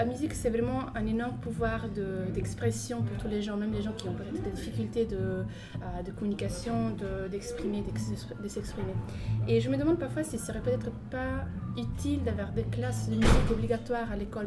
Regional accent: Italy; Ouais, moi je viens d'Italie et justement les classes de flûte à l'école

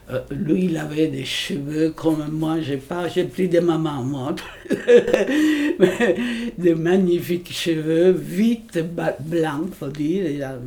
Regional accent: Rome, Lazio, Italy; moved away as an adult; moi j'étais jusqu'à une vingtaine d'années à Rome. Je suis née à Rome, donc des parents, mon père était du nord d'Italie, mais ma mère était romaine.

